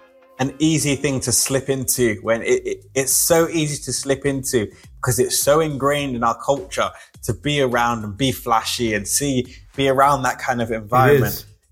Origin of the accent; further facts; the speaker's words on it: London, United Kingdom; now in Knutsford, United Kingdom; I grew up in East London, which isn't the kind of well-known area, a lot of like black minorities. And where I live now, other than I'm traveling at the moment, but where I live now is in Knutsford, Cheshire.